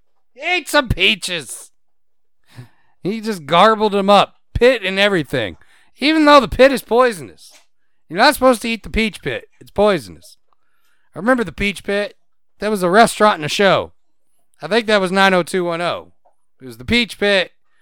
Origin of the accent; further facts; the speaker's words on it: Texas, United States; It comes from the mix of being Texan, but also being part Cajun.